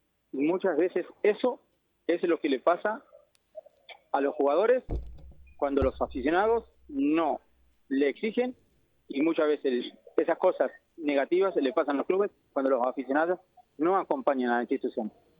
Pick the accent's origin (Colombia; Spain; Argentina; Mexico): Argentina; accent: Argentine; habrás notado que por mi acento soy argentino y los argentinos somos muy pasionales.